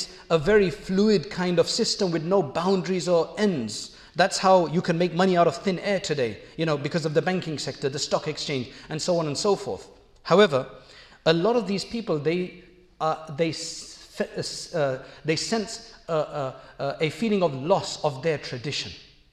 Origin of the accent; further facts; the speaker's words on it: India; By the way, I'm Indian, and in places like this, you get a lot of things that are allowed for Indians